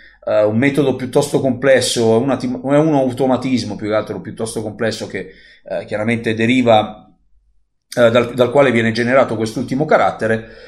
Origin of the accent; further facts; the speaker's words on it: Cercola, Campania, Italy; born there; sono nato a Cercola in provincia di Napoli